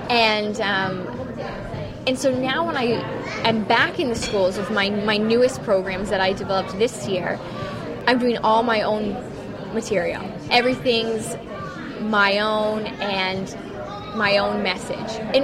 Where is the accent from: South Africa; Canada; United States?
Canada; I love the Canadian one, obviously, because I'm Canadian.